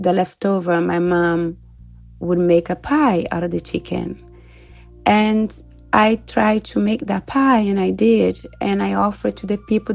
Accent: Minas Gerais, Brazil; I'm from Minas, a well-known, respected state in Brazil.

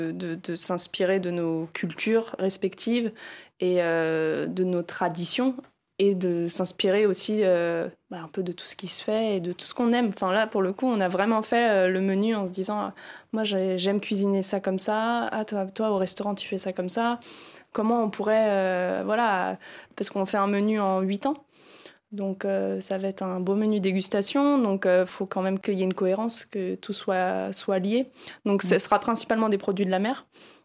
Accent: France; Mais moi, par exemple, oui, je suis française

